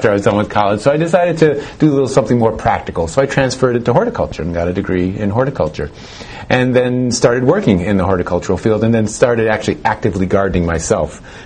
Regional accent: Connecticut, United States; So I grew up in Connecticut, and I grew up in the shadow of my Italian grandparents' farm.

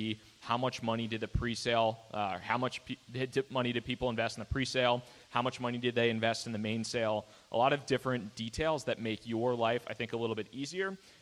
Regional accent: New York, United States; I mean, I'm from New York.

